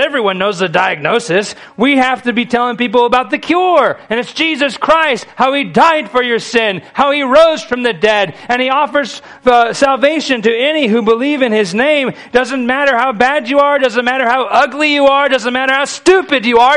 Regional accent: Michigan, United States; I grew up in Michigan.

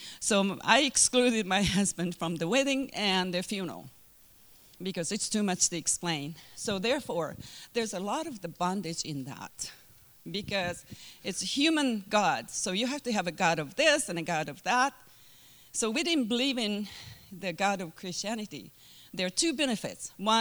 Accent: Japan; English is a second language; moved away; You know that you can tell I'm not from the United States. You're right. I was born in Japan, and I'm a southerner, and my town was 80,000 people.

